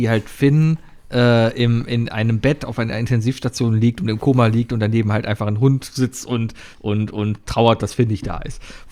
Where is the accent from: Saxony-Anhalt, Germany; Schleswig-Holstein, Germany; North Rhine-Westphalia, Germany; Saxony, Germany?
North Rhine-Westphalia, Germany; Cologne; So als Kölner